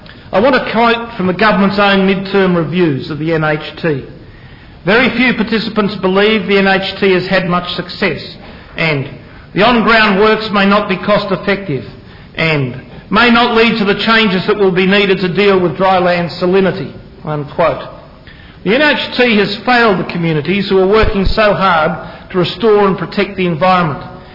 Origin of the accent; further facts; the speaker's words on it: Western Australia, Australia; In my home state of Western Australia, 1.8 million hectares are currently salt affected